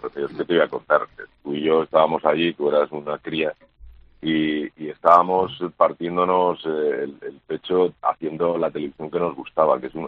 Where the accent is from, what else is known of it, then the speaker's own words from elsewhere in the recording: Extremadura, Spain; inauguré las emisiones en el canal de Extremadura, que es mi tierra